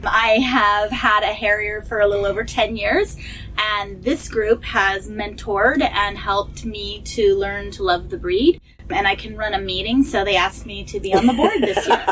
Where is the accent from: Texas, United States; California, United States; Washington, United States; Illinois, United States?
California, United States; because we're from the Bay Area in California